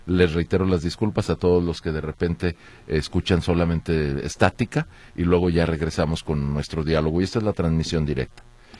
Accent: Mexico; como aficionado, porque sí me gusta el fútbol, como mexicano, pues yo lo veo ganable

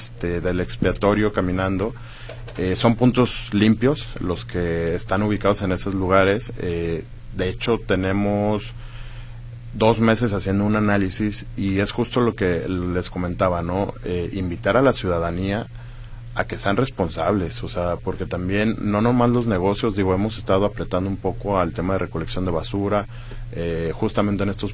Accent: Guadalajara, Jalisco, Mexico; nosotros como tapatíos debemos de comenzar a visualizar

